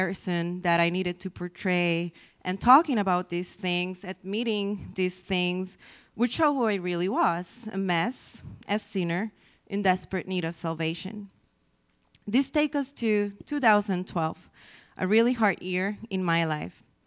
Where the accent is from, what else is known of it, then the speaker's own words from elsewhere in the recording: Puerto Rico; I was born and raised in Puerto Rico.